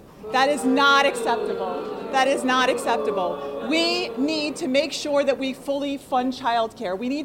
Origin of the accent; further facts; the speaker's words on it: New York, United States; Even though I grew up on Long Island, where Assemblymember Solage hails from, I live in Western New York and represent Western New York.